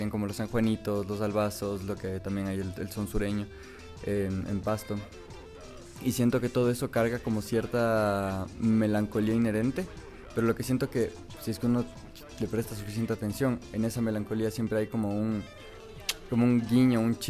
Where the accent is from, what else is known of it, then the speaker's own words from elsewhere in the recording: Quito, Pichincha, Ecuador; Yo soy de Quito, es una ciudad extremadamente religiosa. Hay iglesias en cada esquina